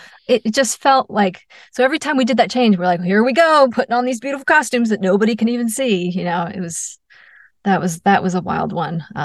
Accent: New York, United States; And, you know, I'm from New York.

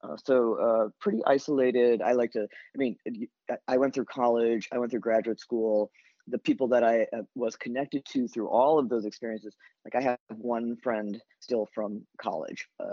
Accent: Elkhart, Indiana, United States; Growing up in Elkhart, I grew up in primarily an Italian family. My mom's a first generation Italian, and so and that had the strongest influence.

